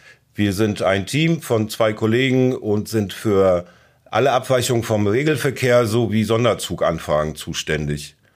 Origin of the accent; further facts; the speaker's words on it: Hamburg, Germany; Unter Hinterland verstehen wir als Hamburger nicht unbedingt Nordniedersachsen und Südschleswig-Holstein, sondern eher Mittel- und Osteuropa.